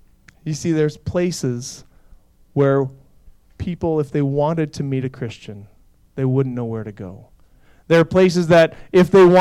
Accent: Crete, Nebraska, United States; See, I grew up in Crete. I grew up here. I lived at 1425 Code Street, all right, a block and a half from Doane College.

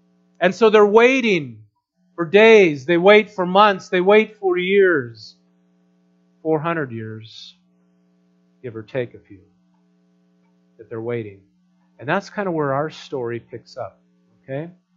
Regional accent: North Dakota, United States; I grew up in North Dakota, so did my share of snowmobiling.

